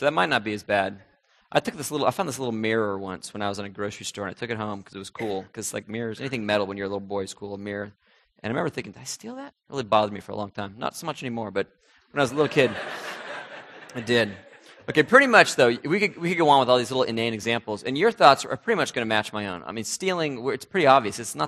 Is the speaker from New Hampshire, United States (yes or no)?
yes; New Hampshire, United States; I'm from New England, New Hampshire.